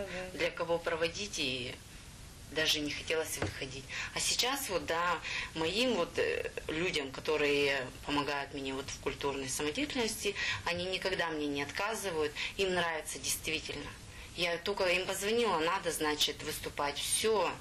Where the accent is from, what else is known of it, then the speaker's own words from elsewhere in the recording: Ushakovo, Russia; Да, я сама из Ушакова